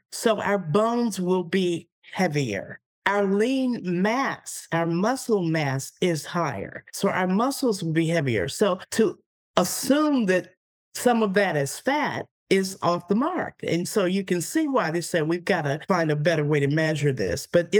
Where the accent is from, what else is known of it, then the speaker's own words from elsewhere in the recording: the South, United States; But I grew up in the South, soul food cooking, lots of good gravy and biscuits and lots of butter